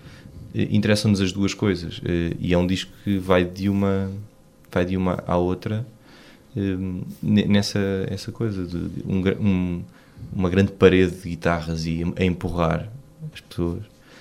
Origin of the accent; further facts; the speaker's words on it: Lisbon, Portugal; e nós somos de Lisboa.